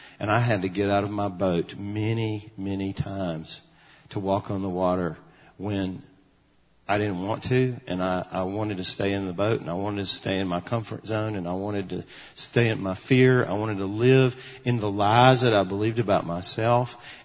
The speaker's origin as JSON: {"language": "English", "region": "the South", "country": "United States", "tie": "born or raised there", "said": "I grew up in the South where football is king"}